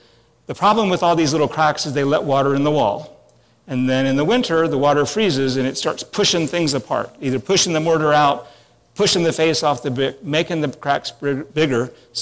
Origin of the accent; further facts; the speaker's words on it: Houston, Texas, United States; I'm from Houston.